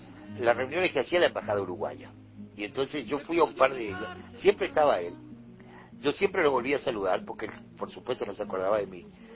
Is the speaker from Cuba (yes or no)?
yes; Cuba; moved away; yo fui otro una vez que salí de Cuba, que salí en finales del 65.